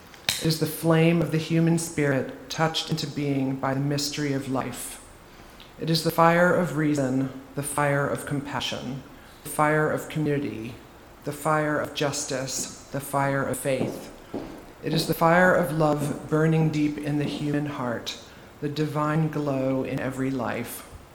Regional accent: Baltimore, Maryland, United States; I grew up in Baltimore and spent parts of summers on Martha's Vineyard, which is an island off the coast of the state of Massachusetts in the northeastern U.S.

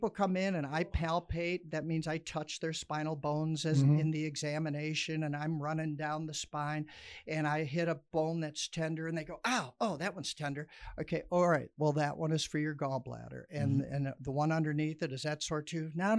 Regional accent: Chicago, Illinois, United States; now in Tucson, United States; So I had no clue. I'm from Chicago. It's flat.

